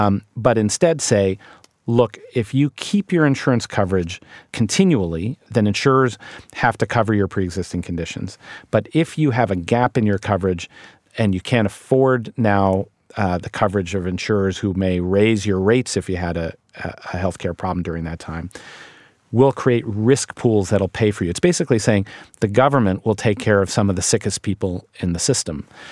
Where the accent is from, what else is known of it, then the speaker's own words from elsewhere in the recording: Ohio, United States; just talking to people back in my hometown in Ohio